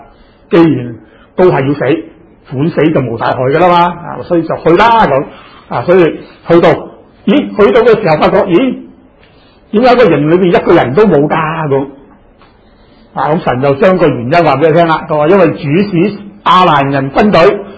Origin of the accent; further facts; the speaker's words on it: China; 呢、這個我哋中國人嘅36計裏面都其中一計嚟嘅